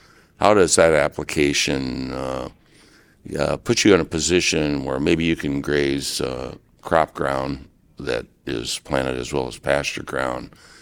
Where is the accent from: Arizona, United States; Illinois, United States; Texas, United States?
Illinois, United States; Geneseo; I'm from Geneseo, Illinois.